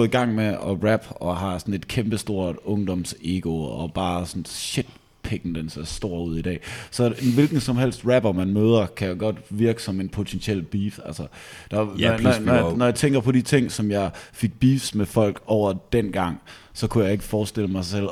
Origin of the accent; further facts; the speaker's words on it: Hjortshøj, Central Denmark Region, Denmark; Nej, jeg kommer fra Hjortshøj. Jeg kendte ikke nogen fucking mennesker, der lavede rapmusik.